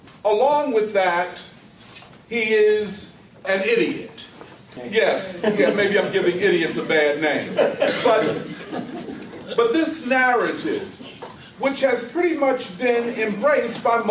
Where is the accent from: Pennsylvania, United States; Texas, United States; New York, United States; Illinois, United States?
Pennsylvania, United States; Philadelphia; I'm from Philadelphia.